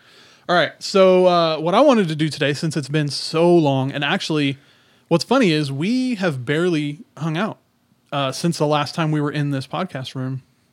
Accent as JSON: {"language": "English", "town": "Houston", "region": "Texas", "country": "United States", "tie": "born or raised there", "said": "I grew up in Houston, Texas, and it was so hot."}